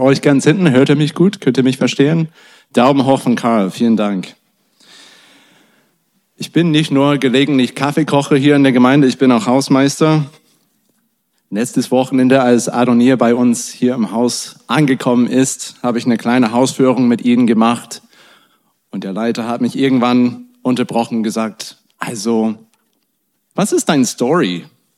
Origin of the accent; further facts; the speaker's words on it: Atlanta, Georgia, United States; German is a second language; moved away as an adult; now in Tübingen, Germany; Tatsächlich komme ich ursprünglich aus Atlanta in den USA. Da bin ich auf die Welt gekommen, da bin ich in die Schule gegangen, da habe ich studiert, da habe ich meine US-amerikanische Frau kennengelernt. Und dann bin ich 2009 nach Tübingen gezogen und hier geblieben.